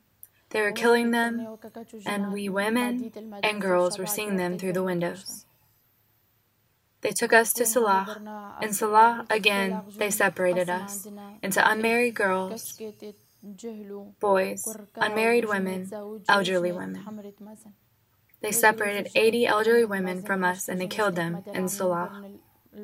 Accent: Kocho, Nineveh, Iraq; I'm from Sinjar, from the village of Kocho in Iraq. Although we were Yazidis

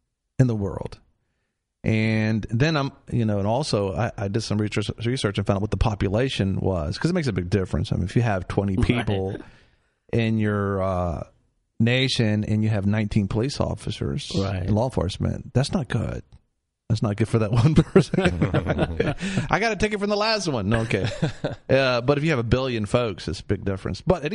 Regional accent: United States; I'm an American, and we're in a debt crisis here.

